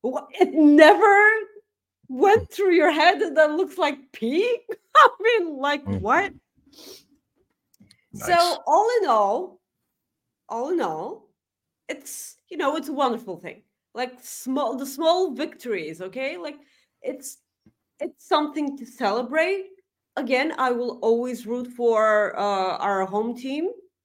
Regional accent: Bulgaria; So the National Cup was won by a local team, you know, from my hometown. So, okay, so mind you, I don't watch Bulgarian football because I kind of want to keep my sanity.

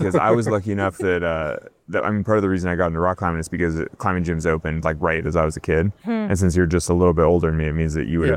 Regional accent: Sacramento, California, United States; It's funny because I'm also from suburban California. I'm from Sacramento, which is not that far from Walnut Creek.

